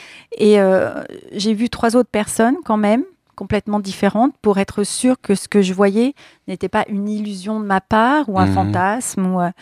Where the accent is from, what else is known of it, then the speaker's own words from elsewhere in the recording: Grenoble, Auvergne-Rhône-Alpes, France; Donc, je viens de Grenoble. Mmh. Donc, je suis à Avignon